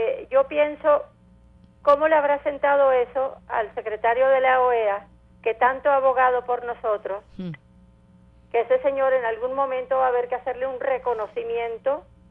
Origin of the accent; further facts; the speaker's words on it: Venezuela; Y a nosotros como venezolanos también no estamos de acuerdo con eso.